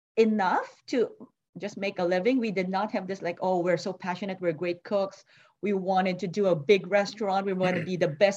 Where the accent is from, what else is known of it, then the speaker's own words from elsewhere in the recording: Philippines; We came from the Philippines, but we're Chinese people living in the Philippines